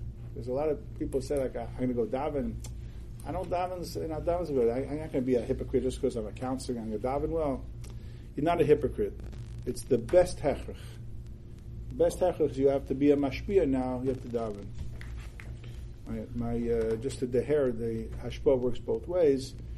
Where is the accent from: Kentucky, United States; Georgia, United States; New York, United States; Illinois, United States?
New York, United States; Borough Park; So in the shul that I grew up in Borough Park